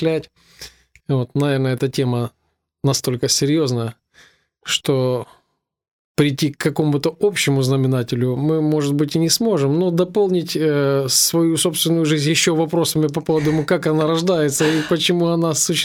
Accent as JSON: {"language": "Russian", "town": "Sloviansk", "region": "Donetsk Oblast", "country": "Ukraine", "tie": "born or raised there", "said": "мне 46 лет. Вот я родился в Славянске, вот, и учился, и рос здесь же."}